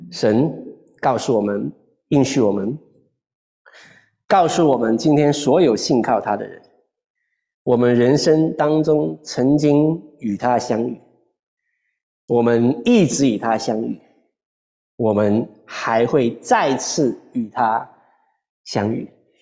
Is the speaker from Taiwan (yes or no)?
no; China; 我们中国人常常讲啊，天下没有不散的宴席啊